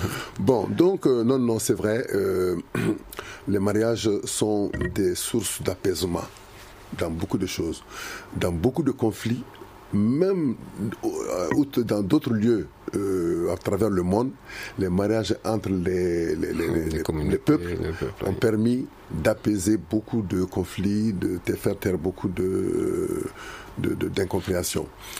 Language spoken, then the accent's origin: French; Ségou, Mali; Chez nous, à Ségou, enfin au milieu Bambara